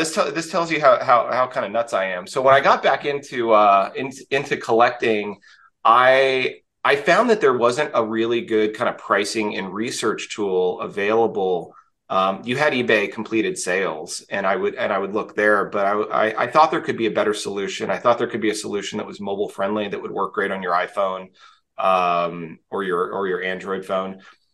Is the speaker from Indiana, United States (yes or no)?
no; Texas, United States; I grew up in Texas in the US and, was setting up at shows, when I was 12, 13 years old.